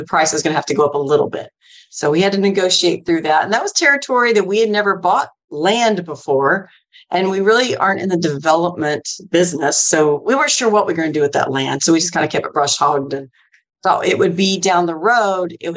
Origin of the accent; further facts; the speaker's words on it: Oklahoma, United States; I'm from Oklahoma. It's a thing.